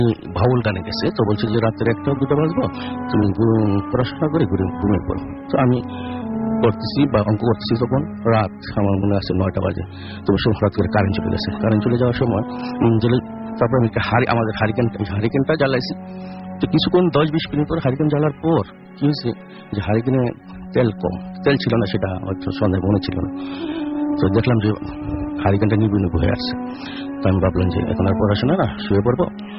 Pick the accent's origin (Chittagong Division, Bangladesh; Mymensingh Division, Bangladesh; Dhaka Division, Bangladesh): Dhaka Division, Bangladesh; Narayanganj; যে আমি নারায়ণগঞ্জ সারাপার থেকে এসেছি।